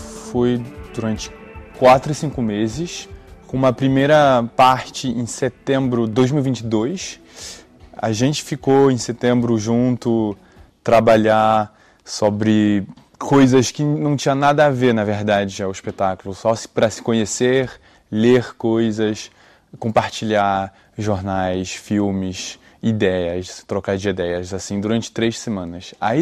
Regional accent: Brazil; now in France; Eu acho que, sendo brasileiro, a dança é parte da cultura, né?

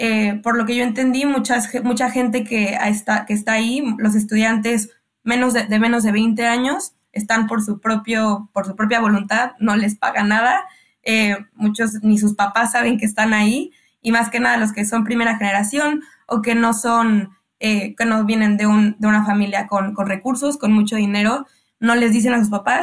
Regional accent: Mexico; Es muy diferente a una protesta que yo soy de México

